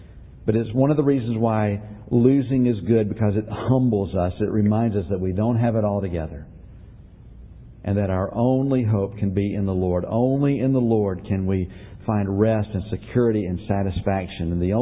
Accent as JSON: {"language": "English", "town": "Marietta", "region": "Georgia", "country": "United States", "tie": "born or raised there", "said": "I was in my hometown, Marietta, Georgia, a while back, and went down Delk Road, which is a road that I drove up and down constantly when I was in high school."}